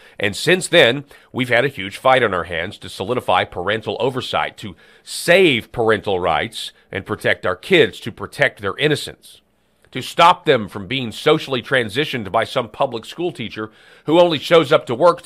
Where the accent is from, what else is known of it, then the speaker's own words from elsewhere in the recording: Arkansas, United States; in addition to Oklahoma, Arkansas, my home state, Florida, and New Mexico have launched similar programs